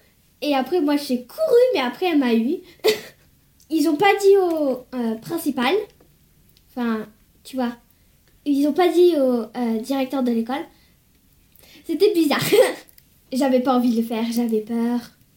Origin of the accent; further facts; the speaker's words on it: France; Si je dis pas aux gens que je suis française, ils croient que je suis américaine. Et j'aime bien être française aussi.